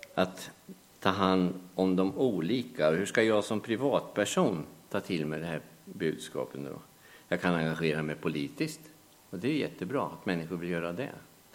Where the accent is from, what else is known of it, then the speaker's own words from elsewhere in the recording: Wallonia, Belgium; now in Sweden; då var någon som kom från Vallonien i Belgien. Det är därifrån vi kommer.